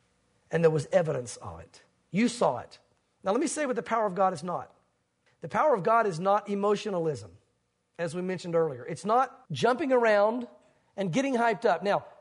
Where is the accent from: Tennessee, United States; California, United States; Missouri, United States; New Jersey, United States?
Tennessee, United States; I grew up in the South like you guys did. I'm a Tennessee boy.